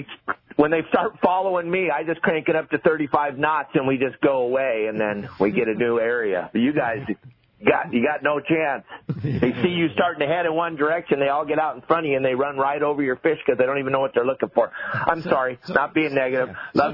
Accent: San Clemente, California, United States; Never even been to a harbor before. I grew up on the San Clemente Pier.

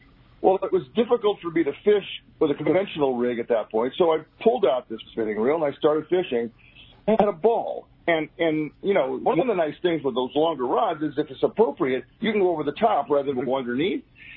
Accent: California, United States; I grew up fishing in Southern California.

